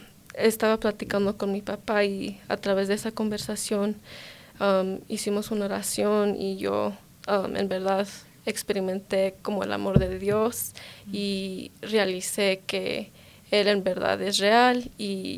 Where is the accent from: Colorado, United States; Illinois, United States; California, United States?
Colorado, United States; Denver; also born or lived in Boulder / Lakewood; Yo nací en Boulder, Colorado, pero me crié en Lakewood y Denver.